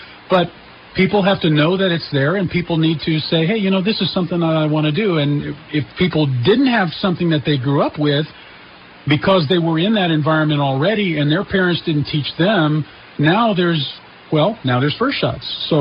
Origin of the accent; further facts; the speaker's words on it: Arizona, United States; I grew up in Arizona, so there was a lot of places out in the desert that you could go